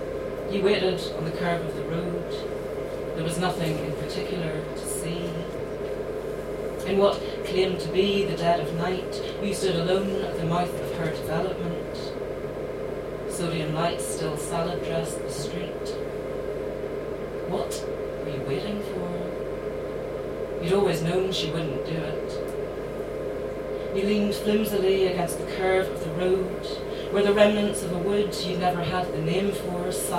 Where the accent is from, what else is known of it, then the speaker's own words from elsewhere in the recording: Belfast, Northern Ireland, United Kingdom; I grew up in the suburbs of Belfast, so although I grew up in Belfast in the 1980s